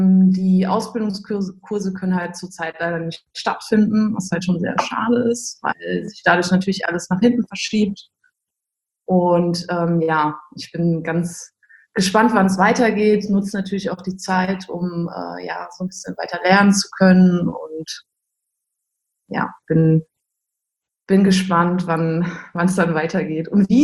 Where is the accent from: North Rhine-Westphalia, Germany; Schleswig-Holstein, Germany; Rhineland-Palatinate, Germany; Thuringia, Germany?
North Rhine-Westphalia, Germany; Cologne; ich komme aus Köln, also wohne jetzt seit 11 Jahren in Köln und bin 27 Jahre alt.